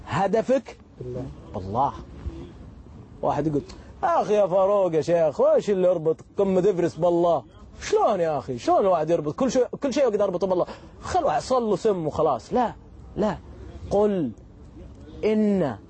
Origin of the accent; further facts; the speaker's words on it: Saudi Arabia; قال لي أنت من فين؟ طبعا بالإنجليزي قلت لها أنا من السعودية قال آه سعودي قلت لي نعم